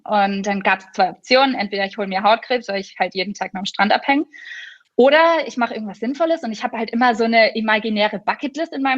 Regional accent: Würzburg, Bavaria, Germany; Ich komme aus Würzburg.

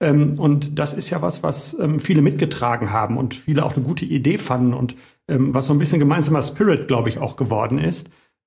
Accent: Bochum, North Rhine-Westphalia, Germany; also born or lived in Hagen; ich bin richtiger Bochumer, aber nicht hier geboren. Ich bin nämlich geboren in einem Krankenhaus in Hagen, habe da aber nie gewohnt.

